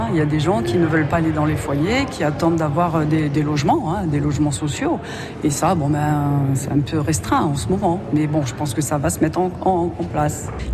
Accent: Corsica, France; Oui, évidemment, surtout chez nous en Corse.

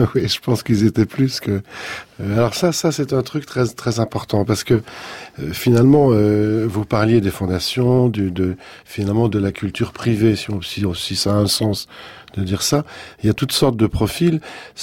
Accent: Grenoble, Auvergne-Rhône-Alpes, France; qui est un architecte de ma ville natale, de Grenoble.

